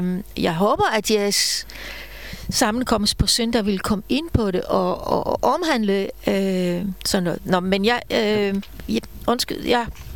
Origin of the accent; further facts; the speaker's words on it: Israel; jeg har hørt meget af … min barndom i Israel